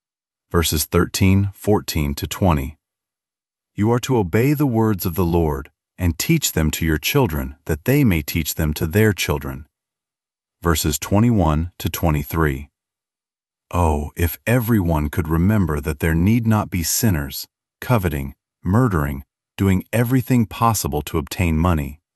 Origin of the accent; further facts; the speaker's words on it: Portland, Maine, United States; also born or lived in Gorham; Here is Portland, where I was brought up. I was born in Gorham, 12 miles from Portland